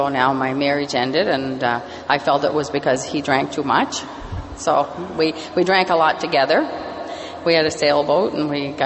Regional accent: New Brunswick, Canada; I grew up on the Miramichi, and I think a lot of us have this thing that our community is the drinking center of the world.

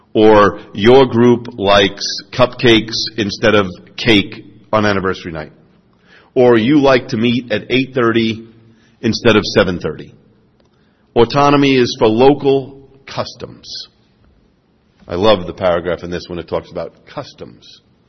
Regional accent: New York, United States; I'm a Yankee from New York for sure

